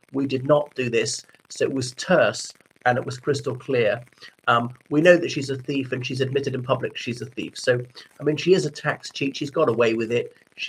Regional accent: Ireland; from Ireland.

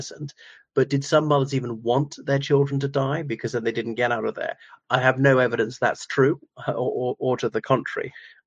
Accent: Ireland; from Ireland.

